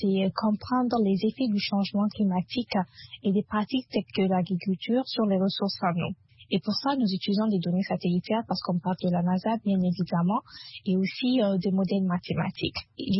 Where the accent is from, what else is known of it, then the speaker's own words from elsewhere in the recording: Zinder, Niger; moved away as an adult; je suis née et j'ai grandi au Niger. J'ai fait mes études au Niger jusqu'au baccalauréat. Et après, j'ai dû quitter le Niger parce que tout simplement dans ma ville, il n'y avait pas d'université. Je viens de Zinder